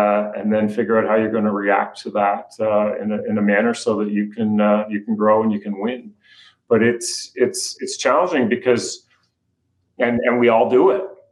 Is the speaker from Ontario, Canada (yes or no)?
no; Halifax, Nova Scotia, Canada; moved away as an adult; now in Saint John, Canada; I grew up in Halifax. And 1993, moved from Halifax to St. John with my young family. And St. John's a relatively small place.